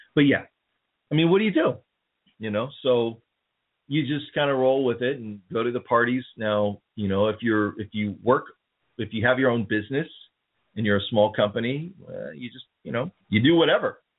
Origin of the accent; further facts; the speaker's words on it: San Francisco, California, United States; now in Hayward, United States; I'm located in the Bay Area, California. Hayward to be exact, but I'm actually from San Francisco. Yes, born and raised.